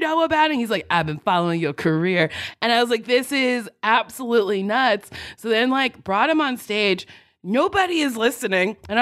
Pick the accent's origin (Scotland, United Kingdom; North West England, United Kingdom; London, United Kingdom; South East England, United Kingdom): London, United Kingdom; But yeah, we just were like, yes, we're from England. People be like, where? I'd be like, London.